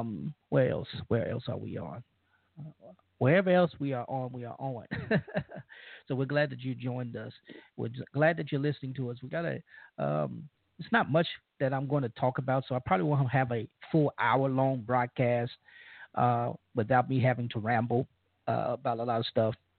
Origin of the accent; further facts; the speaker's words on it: Louisiana, United States; I'm hailing from Cajun Land, USA